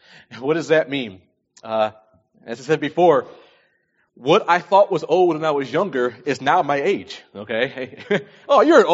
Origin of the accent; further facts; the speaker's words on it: New York, United States; now in California, United States; I recall when I first came to this state, understand, I'm from New York. We have vast snowstorms.